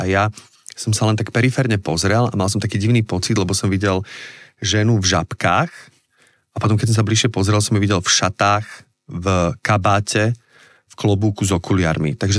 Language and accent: Slovak; Zlaté Moravce, Nitra Region, Slovakia; že ja som chlapec z Zlatých Moravie